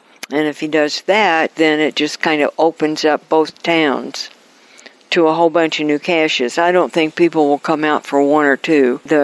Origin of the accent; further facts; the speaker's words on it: Paris, United States; I'm going to hide in Centralia and in Paris because we're from Paris.